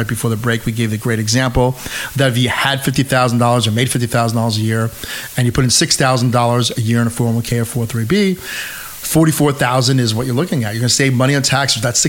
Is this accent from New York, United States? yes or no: yes; Montrose, New York, United States; I'm from the area, live in the area my whole life. Actually, I grew up in Montrose, went to Hendrick Hudson High School.